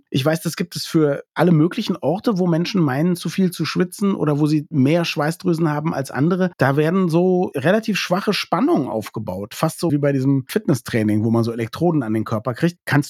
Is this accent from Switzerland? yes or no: no; Limburg, Hesse, Germany; Ich komme aus Limburg.